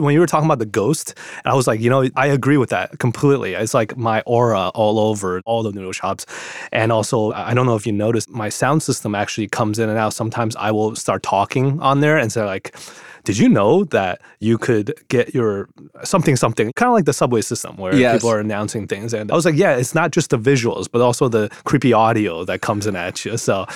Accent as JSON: {"language": "English", "town": "Xi'an", "region": "Shaanxi", "country": "China", "tie": "born or raised there", "moved": "yes", "lives_now": "United States", "said": "I was born in China. I was born in Xi'an. Went to school there, immigrated to the U.S. in all over the U.S., not just New York, places like Michigan and places like Connecticut."}